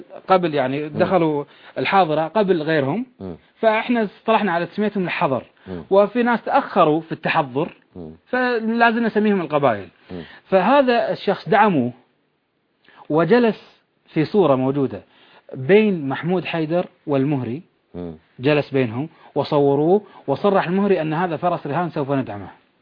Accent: Kuwait; إحنا عندنا في الكويت يخافون عندنا في الكويت من اتهام بالطائفية

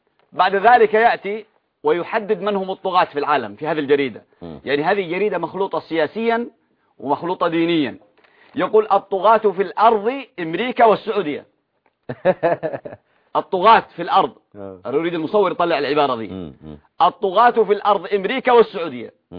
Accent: Yemen; الناس عندنا في اليمن

